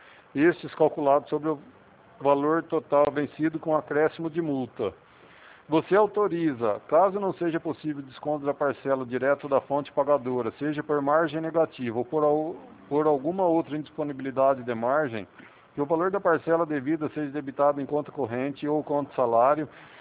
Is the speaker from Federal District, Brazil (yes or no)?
no; Pirassununga, São Paulo, Brazil; Eu sou de Pirassununga mesmo